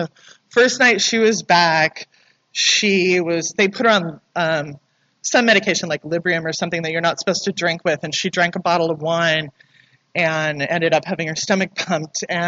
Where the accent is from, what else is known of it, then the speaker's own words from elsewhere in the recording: Santa Monica, California, United States; And I am from Santa Monica. And I love being home.